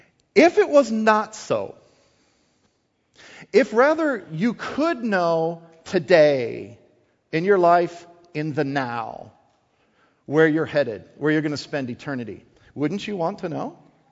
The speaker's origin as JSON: {"language": "English", "region": "Wisconsin", "country": "United States", "tie": "born or raised there", "also_born_or_lived": "South Dakota, United States", "said": "I'm born and raised in Wisconsin, so I call it the North and Midwest. Lived 12 years in South Dakota, still Midwest, and now my wife and I live here in Iowa, still pretty much the Midwest, right?"}